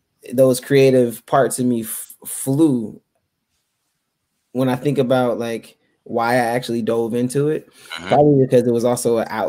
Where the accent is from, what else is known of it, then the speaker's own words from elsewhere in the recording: Tallahassee, Florida, United States; I'm from Tallahassee, Florida, raised down some dirt roads with some hardworking people. A lot of them are street evangelists.